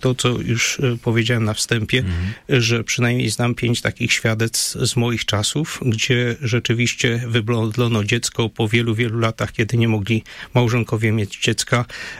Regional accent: Zabrze, Silesian Voivodeship, Poland; pochodzę z parafii świętego Franciszka z Zabrze

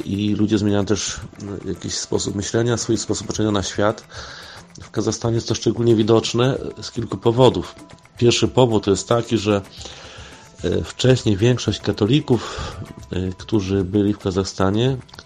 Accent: Łańcut, Subcarpathian Voivodeship, Poland; moved away as an adult; now in Karaganda, Kazakhstan; Pochodzę z Łańcuta, spod Łańcuta, archidiecezja Przemyska.

